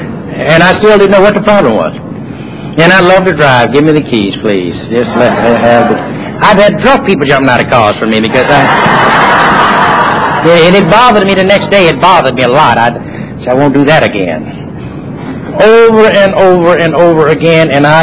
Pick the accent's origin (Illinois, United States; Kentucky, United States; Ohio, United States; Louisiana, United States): Louisiana, United States; I tell people where I'm from. It has nothing to do with the disease, but I'm from Louisiana. And I was raised in a family of 7 children, a mother and a father.